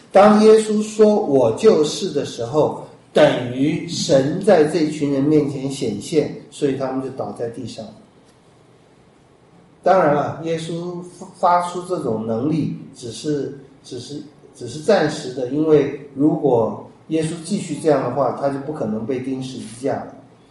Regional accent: China

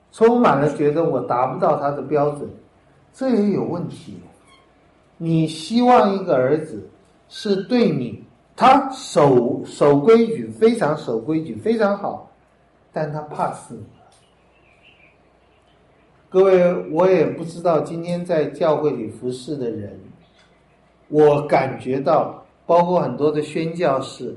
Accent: China; 我们中国人的传统，一个好人 都应该是忧国忧民的，不快乐的，要先天下之忧而忧，后天下之乐而乐。

